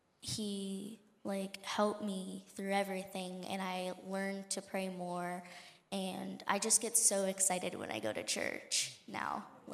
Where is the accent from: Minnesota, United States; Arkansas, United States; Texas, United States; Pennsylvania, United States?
Pennsylvania, United States; I'm 13 years old and I'm from Pennsylvania.